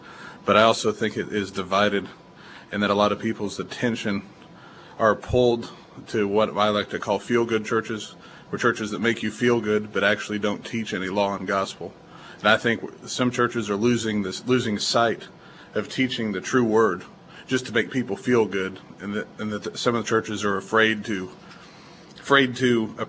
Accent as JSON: {"language": "English", "region": "Indiana", "country": "United States", "tie": "born or raised there", "lives_now": "Missouri, United States", "said": "I grew up in Indiana, went to Valparaiso University for 2 years, moved to Missouri in 95, graduated from SEMO, and currently work for the university."}